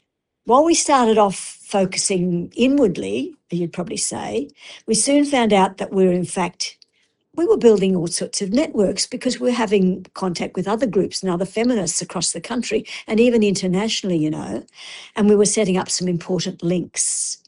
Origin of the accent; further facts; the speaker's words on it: Townsville, Queensland, Australia; So I grew up in Townsville, but I've been living away for a while